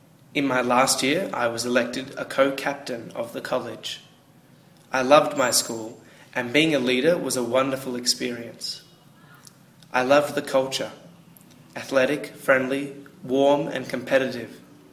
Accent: Melbourne, Victoria, Australia; I'm from Melbourne, Australia.

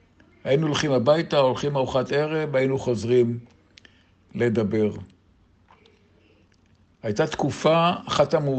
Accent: Tel Aviv, Tel Aviv District, Israel; ועברנו פחות מקילומטר לרחוב מהר"ל בצפון תל אביב. רחוב מהר"ל גבל ברחובות חתם סופר, היה כ-50 מטר מרחוב דיזינגוף

